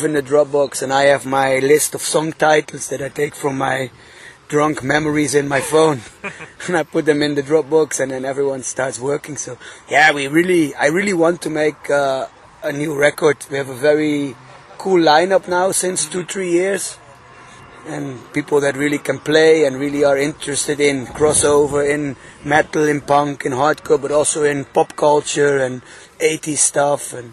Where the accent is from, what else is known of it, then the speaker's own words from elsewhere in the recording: Austria; English is a second language; We are from Austria, where unfortunately we have a lot of the people going in a very hateful direction.